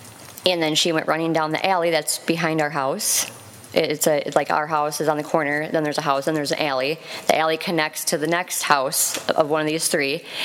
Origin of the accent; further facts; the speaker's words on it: New Lothrop, Michigan, United States; because I grew up in New Lothrop, and I grew up coming out here to Owosso and visiting here my whole life